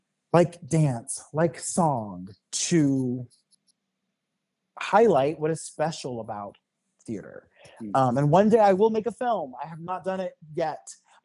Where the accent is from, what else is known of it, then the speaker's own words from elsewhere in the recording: Georgia, United States; So I'm from the South. I'm from Georgia. And I grew up going to Southern storytelling festivals.